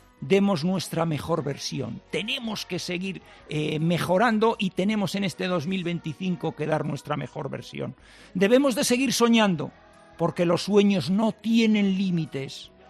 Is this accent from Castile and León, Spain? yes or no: yes; Castile and León, Spain; que eso es lo que somos los castellanos, muy auténticos